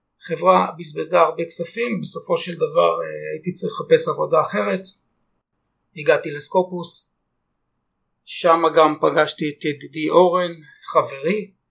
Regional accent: Beersheba, Southern District, Israel; now in Ganei Tikva, Israel; כל הילדות שלי עברה בבאר שבע, גדלתי בבאר שבע. תיכון מקיף א' למי שמכיר את באר שבע, מגמה ביולוגית

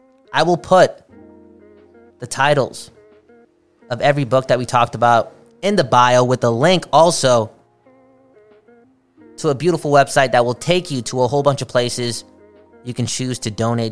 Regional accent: Canada; And this is something that, as a Canadian, yeah, it's time to wake up.

